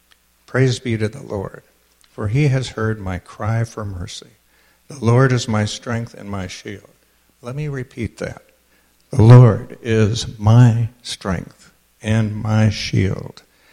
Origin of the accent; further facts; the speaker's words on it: Wisconsin, United States; if you detect a slight foreign accent, it's because we're from Wisconsin.